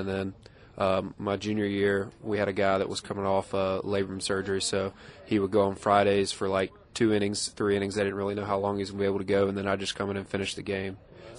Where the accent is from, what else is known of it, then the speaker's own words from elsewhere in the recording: Tupelo, Mississippi, United States; I'm from Tupelo, Mississippi, and my dad was a basketball coach